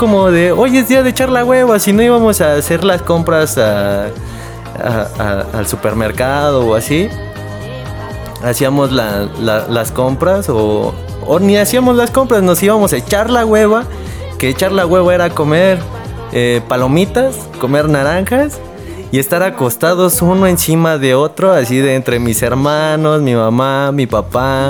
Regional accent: Mexico City, Mexico; Teníamos dos departamentos ahí en Oceanía. Allá crecimos, en el Pensador Mexicano.

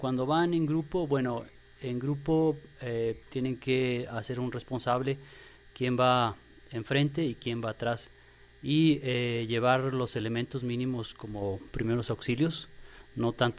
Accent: Mexico; en México casi siempre que consumimos

